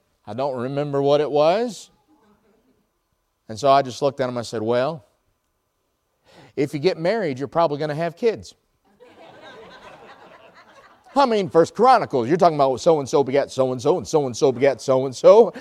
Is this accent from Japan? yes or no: no; North Carolina, United States; I'm from North Carolina. My wife's from Florida. We met in Illinois. We're based out of Ohio.